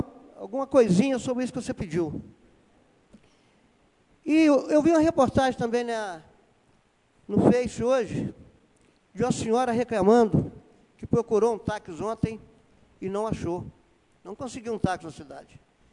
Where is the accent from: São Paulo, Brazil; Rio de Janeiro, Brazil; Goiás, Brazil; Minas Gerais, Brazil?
Minas Gerais, Brazil; Itabirito; Como cidadão, como vereador, como nascido e criado em Itabirito.